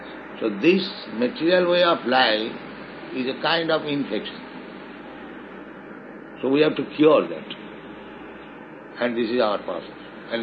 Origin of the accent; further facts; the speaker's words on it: India; I am poor Indian, I did not bribe them, neither have money.